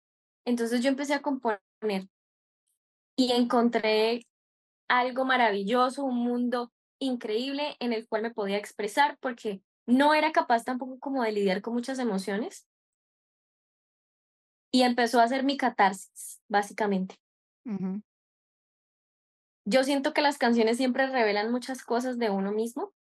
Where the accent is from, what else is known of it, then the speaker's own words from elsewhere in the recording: Bucaramanga, Santander, Colombia; born there; Yo nací acá, en Bucaramanga.